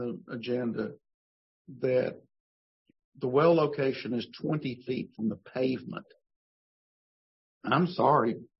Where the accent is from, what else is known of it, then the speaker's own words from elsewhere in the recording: Texas, United States; I come from Montague County, and we're a little backwards up there.